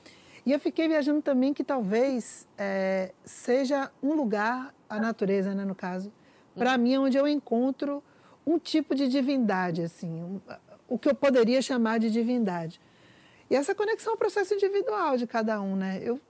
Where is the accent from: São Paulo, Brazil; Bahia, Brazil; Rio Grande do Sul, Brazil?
Bahia, Brazil; Eu cresci numa cidade com bastante natureza, praia, eu sou baiana, mas há muito tempo eu já moro numa cidade de concreto.